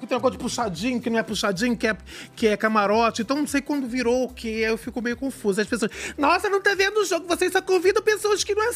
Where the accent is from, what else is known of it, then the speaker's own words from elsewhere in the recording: Rio de Janeiro, Brazil; É que eu sou de Madureira, né, gente?